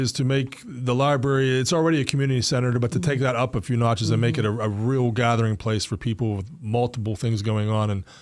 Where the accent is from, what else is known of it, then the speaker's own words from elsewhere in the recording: South Beaver Township, Pennsylvania, United States; I grew up in South Beaver Township, and as a kid, I would run around that library like at age 8 or 9.